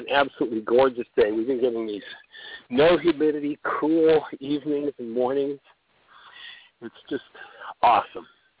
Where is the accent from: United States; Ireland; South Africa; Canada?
Canada; moved away; I was born and raised in Canada, where we had a significant amount of liberty. I, about 35 years ago, found out there was a place they had no winter, and I moved south